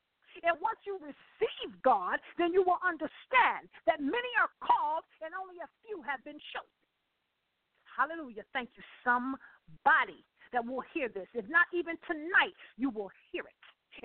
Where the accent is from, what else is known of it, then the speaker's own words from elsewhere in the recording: Akron, Ohio, United States; because we lived up north, being born and raised in Akron, Ohio